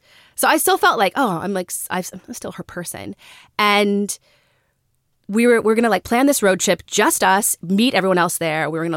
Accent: Texas, United States; her bachelorette party was going to be like in Santa Fe, and we're from Texas.

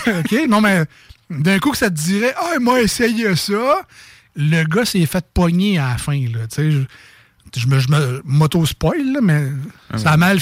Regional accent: Quebec City, Quebec, Canada; accent: Limoilou; C'est mon accent de Limoilou.

